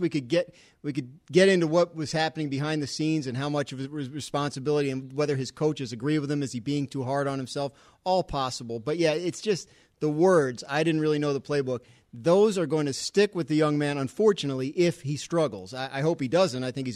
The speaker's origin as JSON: {"language": "English", "town": "Trenton", "region": "New Jersey", "country": "United States", "tie": "born or raised there", "also_born_or_lived": "Ridgewood", "said": "I grew up in Trenton, near Trenton, and it was pork roll there."}